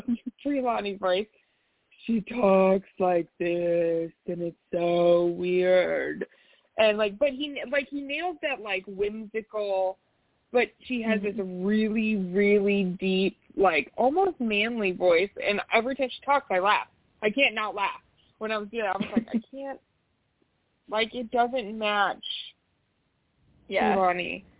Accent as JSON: {"language": "English", "country": "United States", "said": "But I'm American, too, so."}